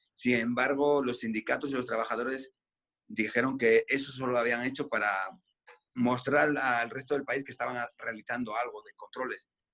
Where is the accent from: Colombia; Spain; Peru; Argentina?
Spain; now in Mexico; soy español, llevo 12 años en México, entre Monterrey y Ciudad de México.